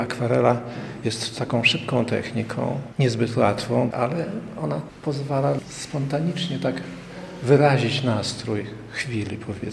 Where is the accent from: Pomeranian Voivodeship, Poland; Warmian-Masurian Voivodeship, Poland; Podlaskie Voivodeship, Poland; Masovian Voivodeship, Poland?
Podlaskie Voivodeship, Poland; Konne; born there; No, ja się urodziłem na wsi w Konnym i tam przebywam zawsze latem do późnej jesieni nad rzeką Supra.